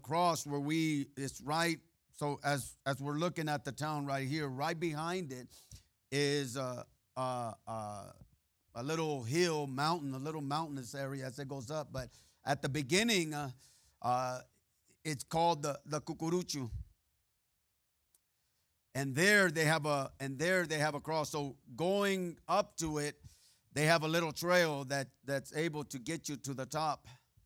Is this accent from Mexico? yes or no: yes; Mexico; And in my hometown, and in many of towns in Mexico, they have up on the mountains or on a mountainous area or on a hill area, they have a cross.